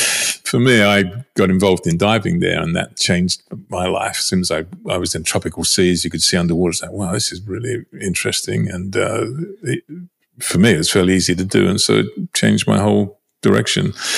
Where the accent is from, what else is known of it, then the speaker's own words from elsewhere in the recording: London, United Kingdom; I grew up in East London after the Second World War. So, you know, it was pretty tough going, working class.